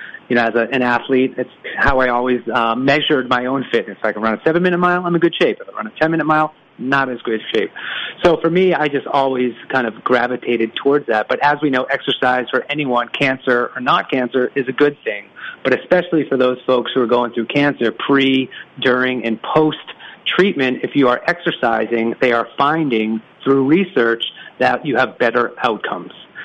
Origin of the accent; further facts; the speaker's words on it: Boston, Massachusetts, United States; Not only that, I was born and raised in Boston. My dad ran the Boston Marathon